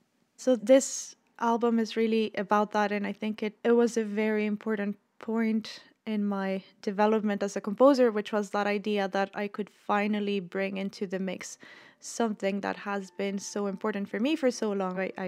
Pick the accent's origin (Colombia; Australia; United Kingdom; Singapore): Colombia; I grew up in Colombia. I come from a family of two cultures, Italian, Colombian.